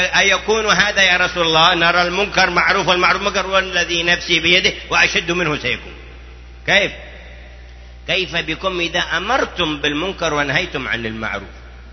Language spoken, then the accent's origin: Arabic; Yemen; كان بعضهم في بعض القرى عندنا في اليمن أول ما ظهرت التلفزيونات